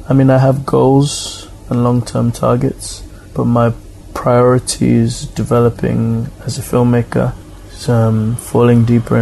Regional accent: United Kingdom; I'm coming from the United Kingdom, and I also have dual nationality. I'm Nigerian as well.

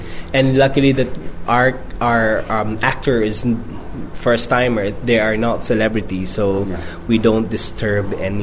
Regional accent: Manila, Metro Manila, Philippines; English is a second language; Actually, I was raised in Manila

